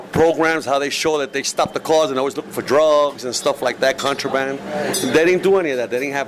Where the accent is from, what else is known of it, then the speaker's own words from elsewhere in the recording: New York City, New York, United States; I'm originally from Puerto Rico. My family's from Puerto Rico. I was born and raised in New York City.